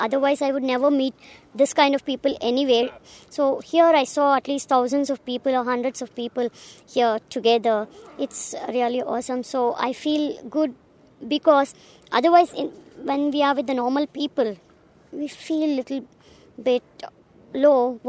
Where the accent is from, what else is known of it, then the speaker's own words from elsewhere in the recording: India; I'm from India.